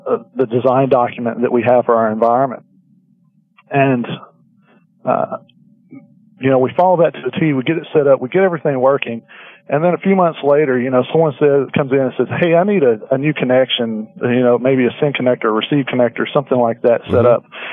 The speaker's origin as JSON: {"language": "English", "region": "Tennessee", "country": "United States", "accent": "southern", "said": "you have to forgive me, I'm from Tennessee, so sometimes my southern accent messes up people's names"}